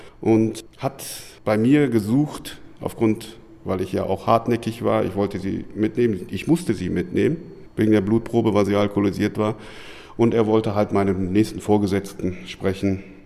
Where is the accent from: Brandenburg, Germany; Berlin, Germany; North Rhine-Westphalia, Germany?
North Rhine-Westphalia, Germany; Münster; Ich bin aufgewachsen in Kinderhaus zwischen den Hochhäusern und bin 42 Jahre